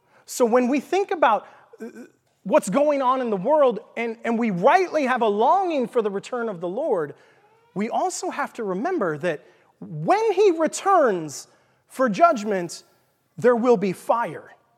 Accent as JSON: {"language": "English", "region": "Texas", "country": "United States", "accent": "Texan", "said": "Well, that's how I say it with my Texan accent."}